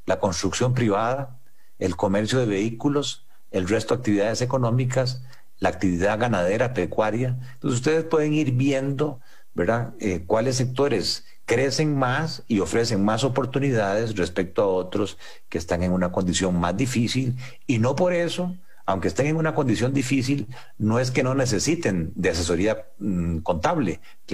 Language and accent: Spanish; Costa Rica; ¿Qué es lo preocupante como costarricenses?